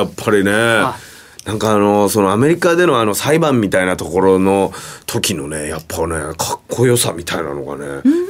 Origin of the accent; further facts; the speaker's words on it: Aichi, Japan; まあ僕の地元の愛知県の企業ですから